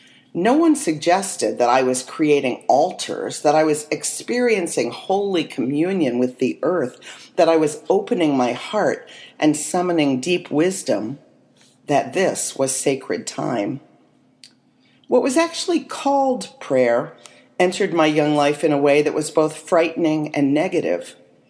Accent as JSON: {"language": "English", "region": "West Virginia", "country": "United States", "tie": "born or raised there", "said": "In my Unitarian household, as I was growing up in West Virginia, the word prayer was not uttered"}